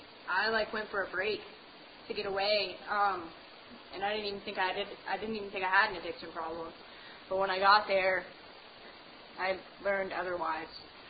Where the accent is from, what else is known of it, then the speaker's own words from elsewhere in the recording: Scranton, Pennsylvania, United States; I went home to see, for my stepmom's funeral just a few weeks ago, and I grew up in Scranton